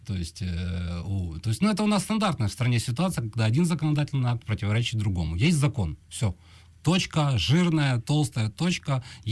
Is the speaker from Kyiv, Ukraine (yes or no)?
yes; Kyiv, Ukraine; как гражданин Украины, как киевлянин, я реагирую, конечно, очень остро негативно